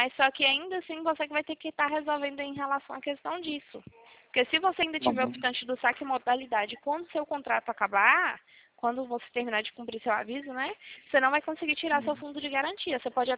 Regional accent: Valinhos, São Paulo, Brazil; Não, eu sou de Valinhos, interior de São Paulo.

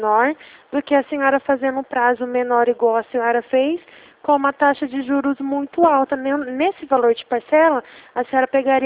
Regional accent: Ribeirão Preto, São Paulo, Brazil; Não, eu sou da cidade de Ribeirão Preto.

